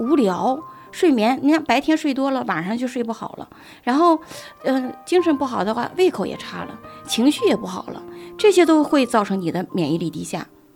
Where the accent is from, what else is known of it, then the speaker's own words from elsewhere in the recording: China; born there; 我说我是中国出生，